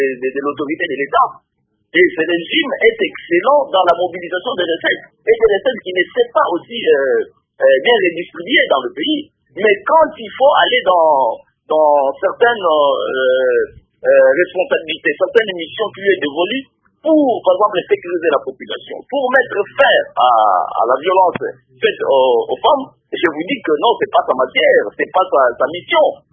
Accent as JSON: {"language": "French", "country": "DR Congo", "said": "la question qu'on doit se poser en tant que Congolais, est-ce que vraiment c'est une priorité, la lutte contre les violences sexuelles dans ce pays?"}